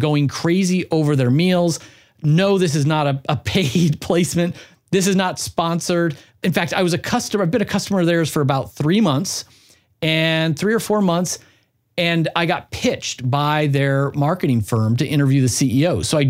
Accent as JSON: {"language": "English", "town": "Philadelphia", "region": "Pennsylvania", "country": "United States", "said": "I'm from Philadelphia."}